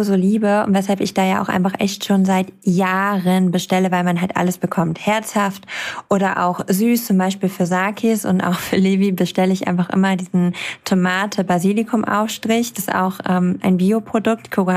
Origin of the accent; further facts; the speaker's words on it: Armenia; sag ich, ich bin aus Armenien.